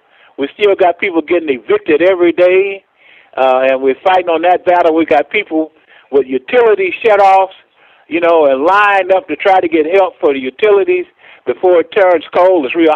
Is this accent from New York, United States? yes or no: no; Detroit, Michigan, United States; I was born in Detroit. I'm second generation. My parents were sharecroppers from Georgia.